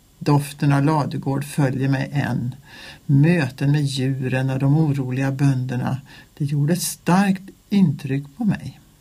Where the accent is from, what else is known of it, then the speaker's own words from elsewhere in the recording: Mariestad, Västra Götaland County, Sweden; Min uppväxt i Mariestad och Skaraborg har präglat mig starkt.